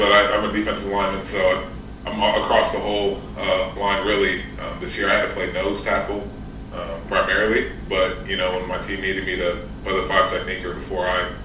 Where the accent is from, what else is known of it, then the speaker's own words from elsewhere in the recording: San Antonio, Texas, United States; I'm from San Antonio, Texas.